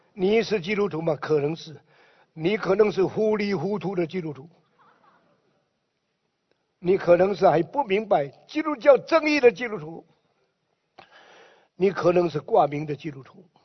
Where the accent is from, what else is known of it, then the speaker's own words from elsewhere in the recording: China; now in Indonesia; 我双重害羞，因为我中国人住在印尼